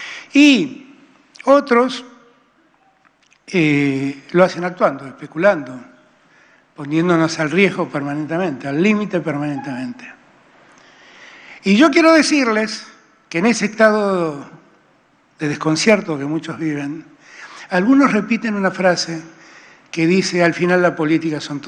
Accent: Buenos Aires, Argentina; como porteño que soy

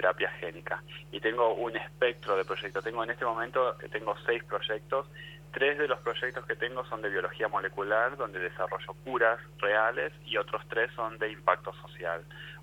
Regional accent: Argentina; moved away as an adult; also born or lived in Singapore; now in Japan; Yo me fui de Argentina en el 2012. Inicialmente viví 5 años en Singapur

